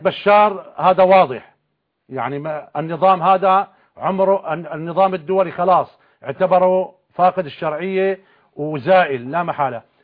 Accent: Syria; كنظام اللي عندنا في سوريا وإمكانياتنا وشعبنا

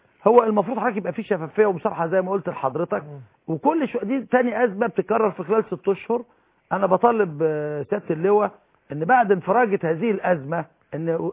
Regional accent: Egypt; احنا كلنا مصريين

